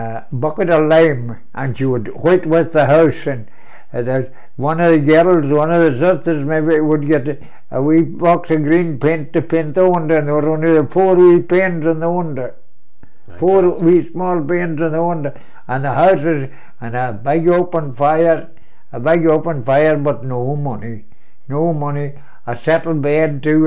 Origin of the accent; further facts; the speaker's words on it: Ballybose, Ulster, Ireland; Aye, I was born in Ballybose in chrísla. The house where I was born is still there.